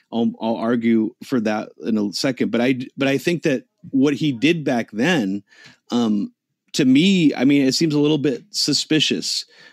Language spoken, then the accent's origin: English; United States; just being an American, I do think we should reflect on our past